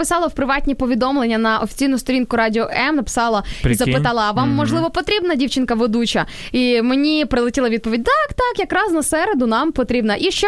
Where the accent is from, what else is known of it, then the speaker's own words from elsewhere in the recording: Sarny, Rivne Oblast, Ukraine; А я з міста Сарни, Рівненська область.